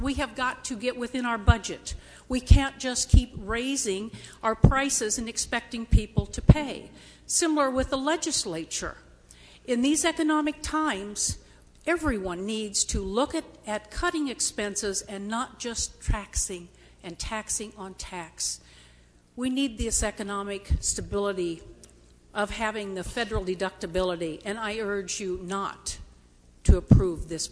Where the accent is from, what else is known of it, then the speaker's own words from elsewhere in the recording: Ottumwa, Iowa, United States; I'm from Ottumwa, Iowa.